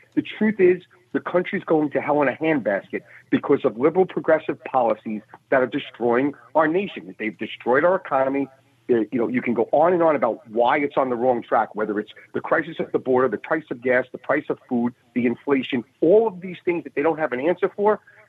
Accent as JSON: {"language": "English", "town": "New York City", "region": "New York", "country": "United States", "said": "that still resonates for me on a daily basis as a New Yorker that drives in every day and doesn't see those towers anymore."}